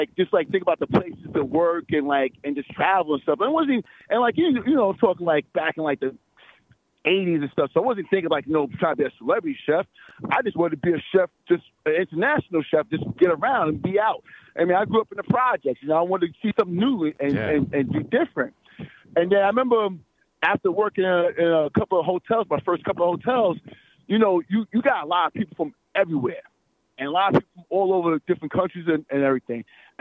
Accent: New York City, New York, United States; well, I'm from New York City. I can move to London, but London's like a major city.

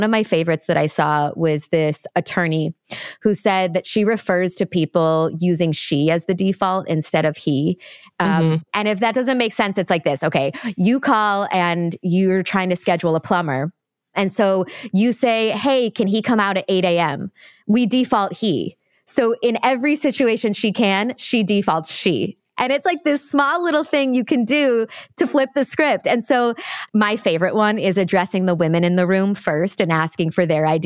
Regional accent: Midwest, United States; I'm from the Midwest, so I hold doors for everybody.

